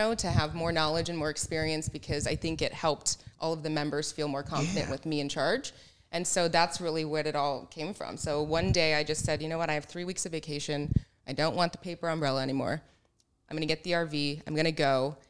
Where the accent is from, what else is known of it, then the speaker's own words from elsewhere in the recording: Phoenix, Arizona, United States; now in San Diego, United States; I grew up in Phoenix and I've lived in San Diego for 14 years now.